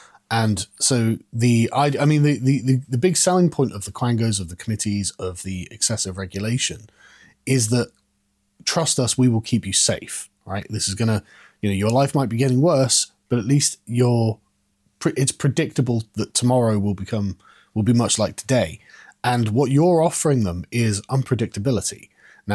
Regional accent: England, United Kingdom; as an Englishman, what you're describing just sounds like heaven to me

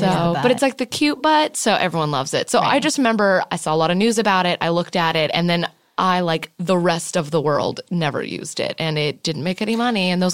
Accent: California, United States; I'm very Californian.

